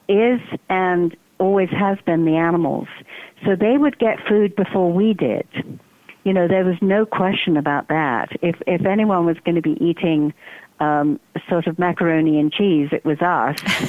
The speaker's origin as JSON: {"language": "English", "region": "England", "country": "United Kingdom", "said": "seeing as how I'm originally from England."}